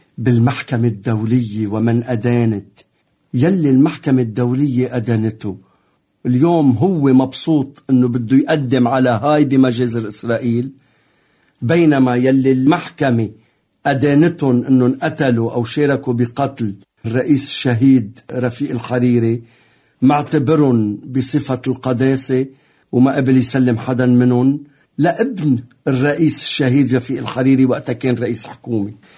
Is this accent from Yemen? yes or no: no; Lebanon